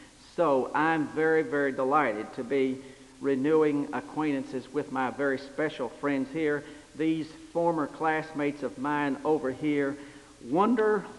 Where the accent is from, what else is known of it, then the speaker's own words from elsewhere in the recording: Virginia, United States; born there; also born or lived in North Carolina; Virginia and North Carolina are home for me. I was born in Virginia, but just about 4 miles from the North Carolina line.